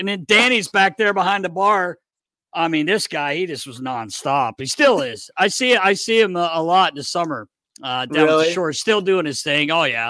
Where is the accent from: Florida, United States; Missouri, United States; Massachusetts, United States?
Massachusetts, United States; Boston; the gentleman that did the radio was just like Jack Edwards when I'm from Boston.